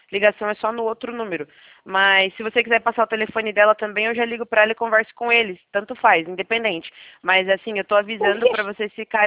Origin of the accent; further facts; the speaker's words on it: Curitiba, Paraná, Brazil; Eu sou de Curitiba, Paraná